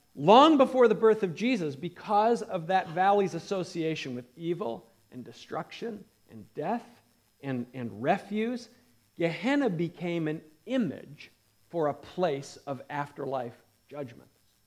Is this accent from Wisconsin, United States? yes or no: no; Iowa, United States; We had a place like that where I grew up in Iowa.